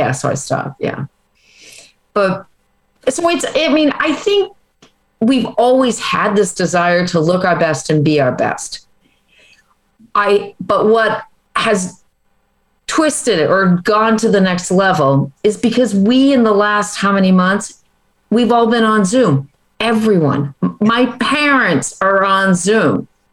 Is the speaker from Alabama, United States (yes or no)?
no; Maine, United States; I'm from Maine. I'm a Maine girl.